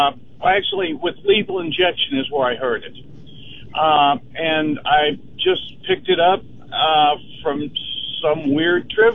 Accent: Southern United States, United States; Actually, I'm from the South, and I really do enjoy them.

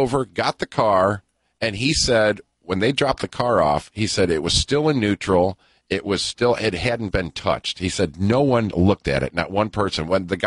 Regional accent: St. Louis, Missouri, United States; We're here from St. Louis. We want to leave tomorrow.

